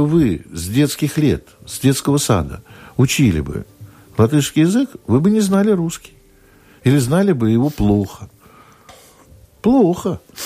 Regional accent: Saint Petersburg, Russia; я из Петербурга родом

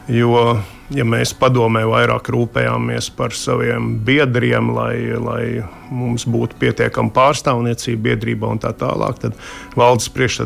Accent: Jelgava, Zemgale, Latvia; tiku ievēlēts par Zemgales reģiona pārstāvi, kā Jelgavnieks.

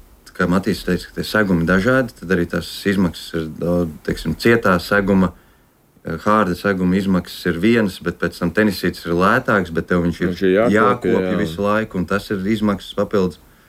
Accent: Cēsis, Cēsis Municipality, Latvia; jo mēs esam abi no Cēsīm

